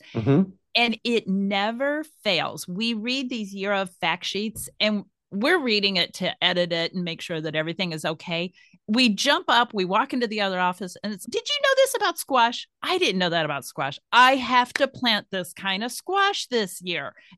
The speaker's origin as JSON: {"language": "English", "region": "Missouri", "country": "United States", "tie": "born or raised there", "said": "I grew up in Missouri. I grew up on a family farm. We had like 500 acres and my dad farmed the corn, wheat, soybeans, et cetera."}